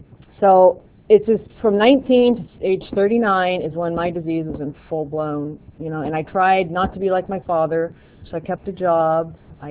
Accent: California, United States; I grew up in Southern California. I say Southern California because my father is an alcoholic who did a lot of geographic, and by the time I was 8 years old, we were living in the San Fernando Valley.

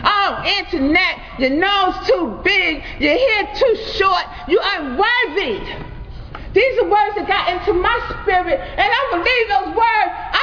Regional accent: Brooklyn, New York, United States; also born or lived in Darlington, South Carolina / Manhattan; because I'm originally from Darlington, South Carolina. However, I was raised in Brooklyn and in Manhattan.

